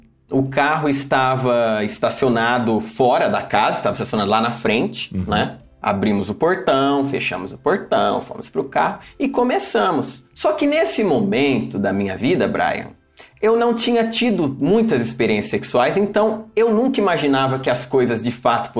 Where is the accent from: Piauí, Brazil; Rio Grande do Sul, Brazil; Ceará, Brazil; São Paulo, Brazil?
São Paulo, Brazil; Marília; eu sou do interior de São Paulo. Sou de uma cidade chamada Marília e tem 200 mil habitantes. Hoje um pouco maior.